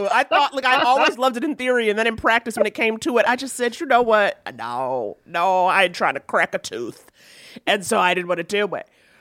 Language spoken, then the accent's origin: English; Harlem, New York, United States; now in Detroit, United States; Okay, growing up in Harlem, so I'm going Harlem to Detroit, and I'm saying this is the suburbs.